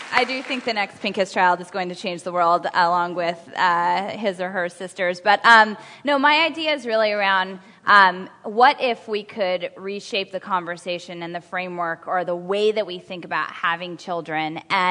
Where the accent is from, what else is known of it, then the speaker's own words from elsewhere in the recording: California, United States; I grew up in the Bay Area